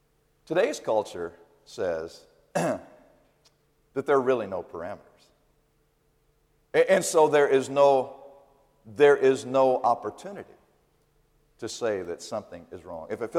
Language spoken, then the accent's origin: English; Alabama, United States; I grew up in South Alabama, and I tell you, it wasn't Mayberry, but you know, it was okay.